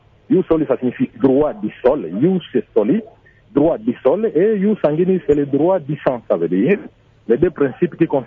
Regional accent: DR Congo; chez nous, au Congo, nous appliquons les jus sanguinis

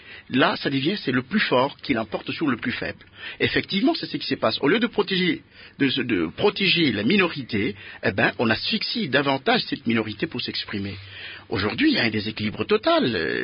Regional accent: DR Congo; Nous sommes congolais

